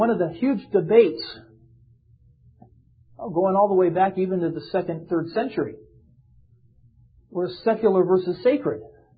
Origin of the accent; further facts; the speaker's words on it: the South, United States; Not that, well, I'm from the South.